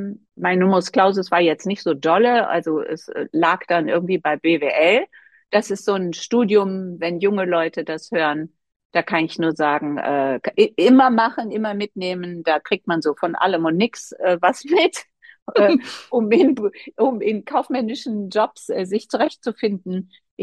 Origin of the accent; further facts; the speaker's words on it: Linz am Rhein, Rhineland-Palatinate, Germany; Ich komme aus Linz am Rhein. Da kennt man sich